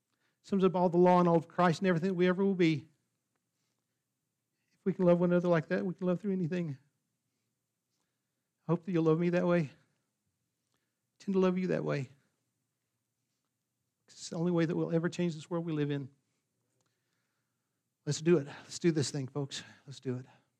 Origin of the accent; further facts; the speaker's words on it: New Mexico, United States; I came from the South. I mean, basically, we're on the edge of the South in New Mexico, but we're still in the South.